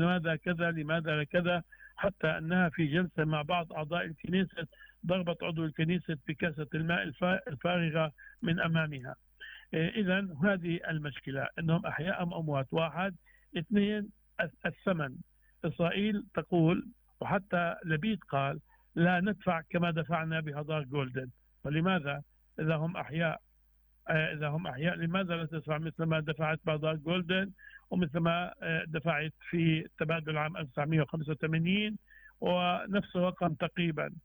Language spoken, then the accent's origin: Arabic; Palestine; الآن صدقني لست لا أتكلم كوني فلسطيني مرة ثانية